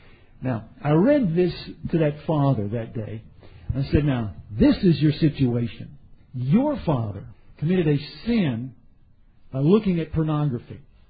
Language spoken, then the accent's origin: English; Baton Rouge, Louisiana, United States; Now, I'm from the South. I was born in Baton Rouge, Louisiana, grew up in the South